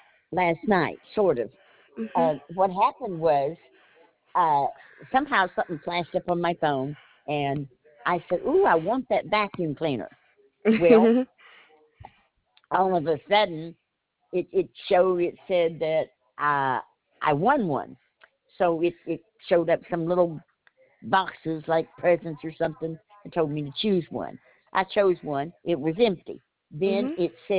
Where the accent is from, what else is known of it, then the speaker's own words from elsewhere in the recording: Washington, United States; 98465. I'm from Washington State.